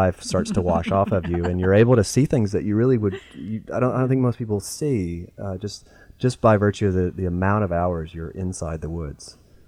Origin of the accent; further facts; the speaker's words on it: Jonesville, Virginia, United States; I'm from Jonesville over in Lee County.